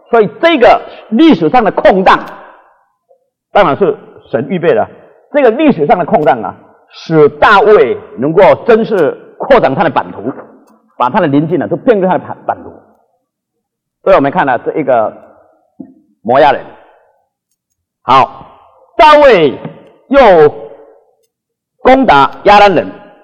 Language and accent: Chinese; China; 所以我们中国人在这个文化上贡献很大。